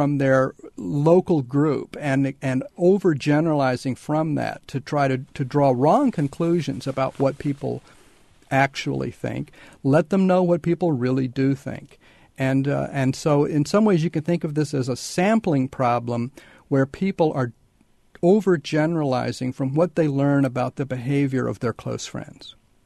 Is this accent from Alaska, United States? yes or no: no; Tennessee, United States; when I go back to the area where I grew up in Tennessee, I'm really struck by how radical the changes have been in one generation.